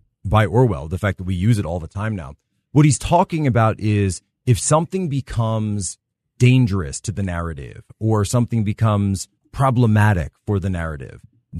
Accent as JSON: {"language": "English", "town": "Philadelphia", "region": "Pennsylvania", "country": "United States", "tie": "born or raised there", "said": "I'm a kid from Philly area, you know, grew up in post-industrial town, you know. And then, you know, my family going back all the way in Poland was just a bunch of farmers and soldiers, right?"}